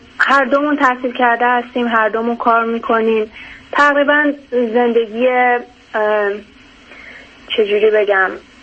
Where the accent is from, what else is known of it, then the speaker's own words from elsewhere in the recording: Iran; moved away as an adult; با هم ازدواج کردیم و از ایران اومدیم بیرون.